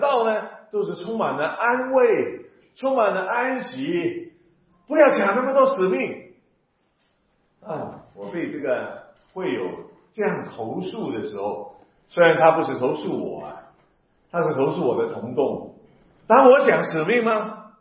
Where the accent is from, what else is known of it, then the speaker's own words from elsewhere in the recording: Hong Kong; now in Canada; 但是我是香港出生的，是土生土长的香港人，但神的恩典让我呢那么多年能够在香港侍奉，在加拿大侍奉到如今